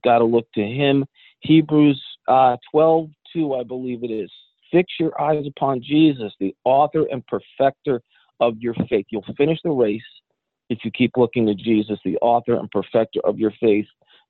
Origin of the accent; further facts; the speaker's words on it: New Jersey, United States; I grew up in Northern New Jersey, which was, I live in the South now. It's a different culture.